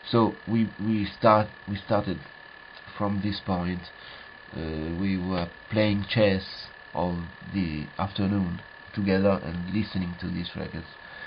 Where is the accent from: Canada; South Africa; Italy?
Italy; Perugia, Umbria; now in Paris, France; I was born in Perugia, is a city in the center of Italy, between Florence and Rome. It's quite known for the jazz community because there's a very huge festival called Umbria Jazz, and I lived there until I came here to France